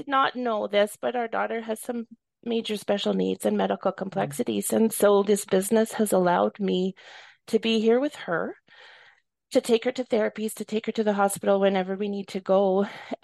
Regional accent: Western Canada, Canada; I am actually from Western Canada. I live in Calgary, Alberta

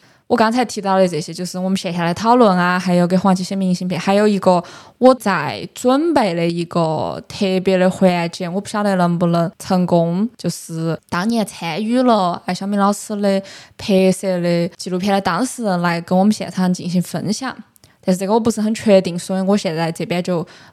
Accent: Sichuan, China; VR 对于我们四川人来说是至少包括我这一辈在内的

